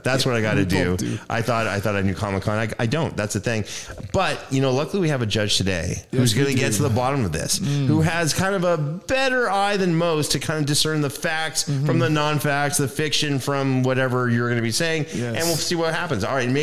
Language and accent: English; Ontario, Canada; growing up in Northern Ontario, Canada, really French Canada